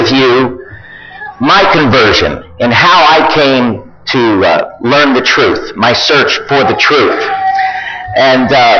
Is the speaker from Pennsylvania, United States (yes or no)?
yes; Bethlehem, Pennsylvania, United States; born there; I was born in Bethlehem, Pennsylvania. It's not too far from here. It's about 2 hours away.